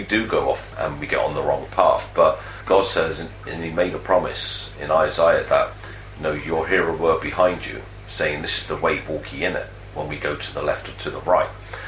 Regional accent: New Addington, London, United Kingdom; also born or lived in Croydon; we grew up in is a place called New Addington. It's a really rough area in Surrey. And I was born in Croydon, which is just down the road from there. And I was brought up as a young child in New Addington before my mum moved to further places.

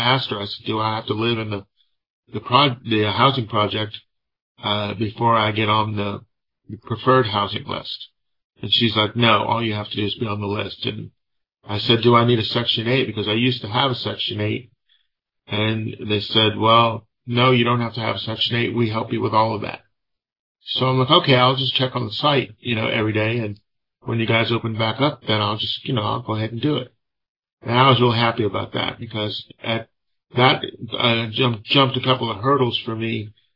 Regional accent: Athens, Georgia, United States; also born or lived in Missouri / Ohio; I left Athens, Georgia, where I grew up with my parents. I'm originally from Missouri. They moved from Missouri over to Ohio and then from Ohio down to Georgia. And I spent my early 20s in Georgia.

